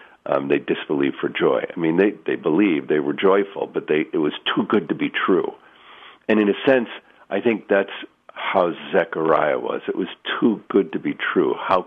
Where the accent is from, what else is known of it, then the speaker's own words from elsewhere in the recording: Mexico; also born or lived in Spain; I grew up in Mexico and Spain, so I have connections there.